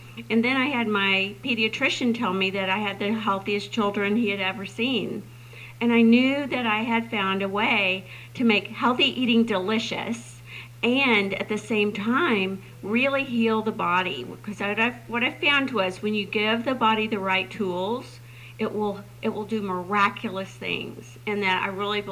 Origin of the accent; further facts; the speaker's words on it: Texas, United States; And I grew up in Texas. I'm a Texas girl.